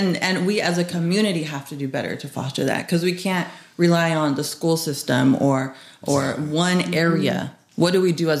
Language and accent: English; San Leandro, California, United States; now in Buckeye, United States; I was born in San Leandro.